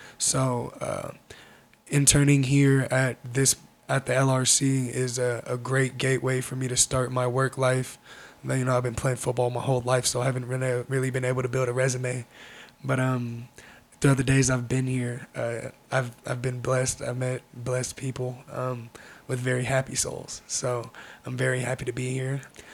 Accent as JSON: {"language": "English", "town": "Tacoma", "region": "Washington", "country": "United States", "tie": "born or raised there", "said": "I am from Tacoma, Washington, born and raised in Washington, from cities around Kent to Skyway, Renton, South Seattle, and ultimately Tacoma for the longest."}